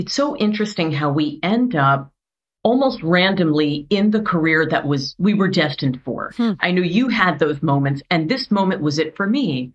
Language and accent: English; New York, United States; accent: Brooklyn; also born or lived in Brooklyn; So I grew up, I was born in Brooklyn, which, you know, if you hear me speak, you can probably tell. Just I've had to work over time to slow it down, Kara, because, you know, coming from New York, you're naturally super fast. So grew up in the suburbs.